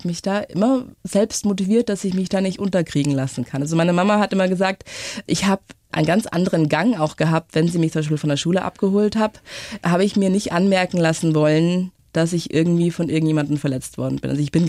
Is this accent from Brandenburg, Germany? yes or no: no; Finning, Bavaria, Germany; Ich sage das dann dreimal, dass ich aus Finning bin